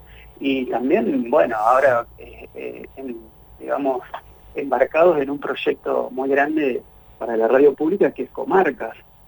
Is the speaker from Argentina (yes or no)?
yes; Santa Fe, Argentina; y como santafesinos muchos no conocíamos la historia